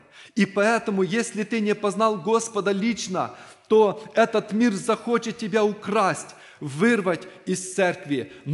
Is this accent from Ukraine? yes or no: yes; Dubno, Rivne Oblast, Ukraine; now in United States; Я сам також из Рівенської області, город Дубно. Но в Америке я уже вместе с своей семьей, мы живем 14 лет